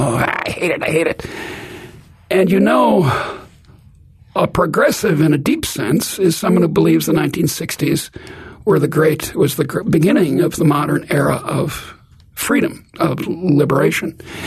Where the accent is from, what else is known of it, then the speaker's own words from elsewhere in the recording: Chicago, Illinois, United States; I come from Chicago, and the south and west sides of Chicago are really in terrible shape.